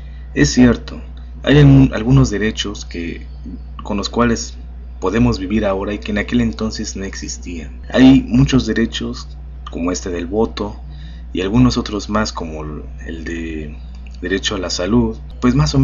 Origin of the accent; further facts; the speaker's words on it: Mexico; Somos mexicanos